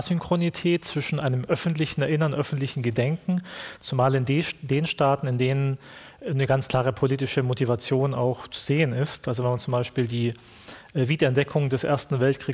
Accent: Rhineland, Germany; wenn bei uns im Rheinland die Jecken irgendwie die Korken knallen lassen

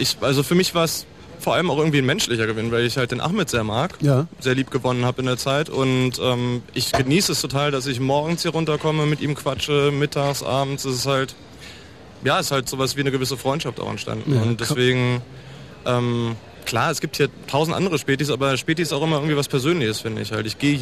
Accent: Einbeck, Lower Saxony, Germany; now in Berlin, Germany; ich komme jetzt auch eben aus einer Kleinstadt, bin vor 8 Jahren hierher gezogen.

